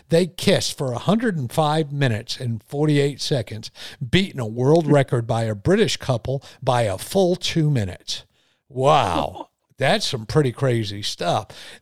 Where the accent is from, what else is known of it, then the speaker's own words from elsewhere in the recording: Connecticut, United States; But one of the things, so I grew up in Connecticut.